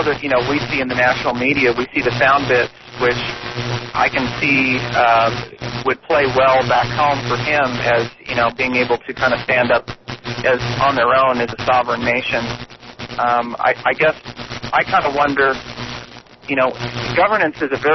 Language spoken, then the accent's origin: English; Oregon, United States; Well, actually, I'm originally from Oregon, but I've been in Oklahoma for about the last 12 years.